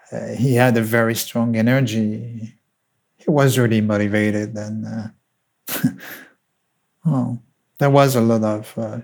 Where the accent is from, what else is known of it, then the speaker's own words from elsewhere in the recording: Réunion; I was born in 77. I grew up on the West Coast, maybe because my mother is from mainland France. She wanted to be close to the beaches. And they were the cheapest place to buy land on the island in the 70s.